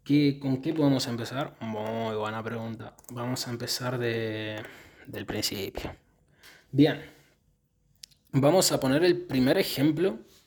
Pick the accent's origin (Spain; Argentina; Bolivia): Argentina; Yo lo pude vivir, bueno, porque, a ver, soy argentino. En ese tiempo era muy fanático del fútbol de acá, de mi país.